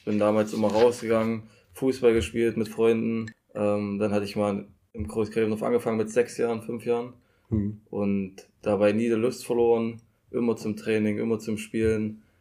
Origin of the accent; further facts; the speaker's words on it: Merseburg, Saxony-Anhalt, Germany; born there; Ich bin in Merseburg geboren